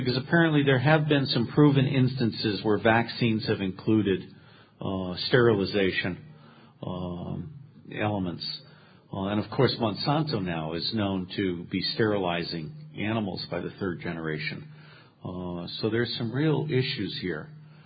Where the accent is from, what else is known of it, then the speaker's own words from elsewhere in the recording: New York, United States; And New York, I'm a son of New York. I was born in New York.